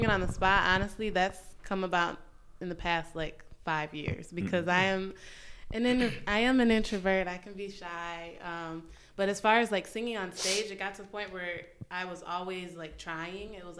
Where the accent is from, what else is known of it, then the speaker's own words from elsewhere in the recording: Detroit, Michigan, United States; growing up in Detroit, like music-wise, like and culture-wise, it's just very rich.